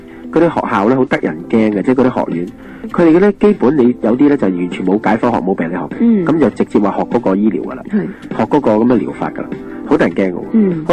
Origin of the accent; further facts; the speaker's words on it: China; 作为一个中国人